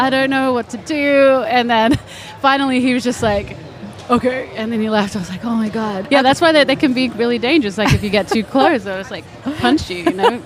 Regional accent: Australia; also born or lived in California; I was actually born in the States, so I was born in California. My mom's from New Zealand. And my dad's from Chile, from South America, but I spent most of my time in Australia

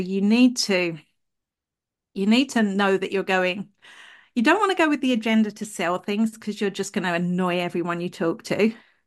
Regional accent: England, United Kingdom; accent: English; now in Ireland; Even though I know I sound English, I am originally English. I'm 30 years in Ireland. I'm just going to sound like this for life.

